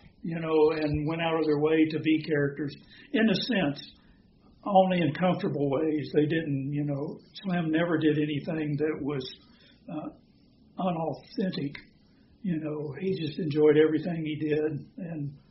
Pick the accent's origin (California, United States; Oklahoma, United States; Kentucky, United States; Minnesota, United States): Oklahoma, United States; Well, you know, I'm from Oklahoma, in Texas and Oklahoma is very, very big in fiddling.